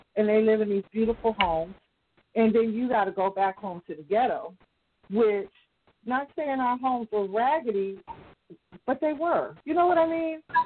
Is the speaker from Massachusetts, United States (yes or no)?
yes; Boston, Massachusetts, United States; Growing up in Boston, well, coming from that kind of family, let me just first say that even though we had the racism and all of that, we had a lot of fun